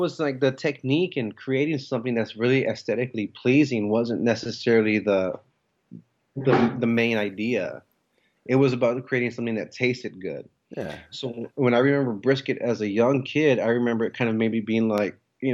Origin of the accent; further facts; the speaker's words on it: San Antonio, Texas, United States; I was born and raised in San Antonio. I grew up on the South Side, and which was really predominantly Mexican American and very Chicano is what I like to say.